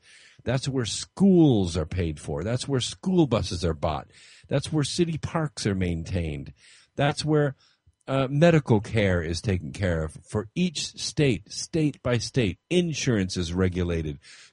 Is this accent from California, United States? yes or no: no; North Carolina, United States; we made the case for our state, for North Carolina